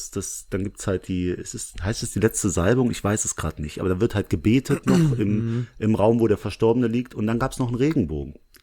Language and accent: German; Langweiler, Germany; Ich bin ja hier aufgewachsen in Langweiler, da wohne ich.